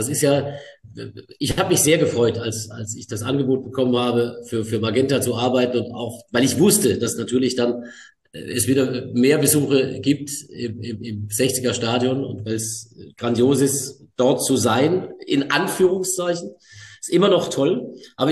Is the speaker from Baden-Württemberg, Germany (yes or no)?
yes; Baden-Württemberg, Germany; Ich komme aus der Nähe von Stuttgart, da bin ich aufgewachsen, groß geworden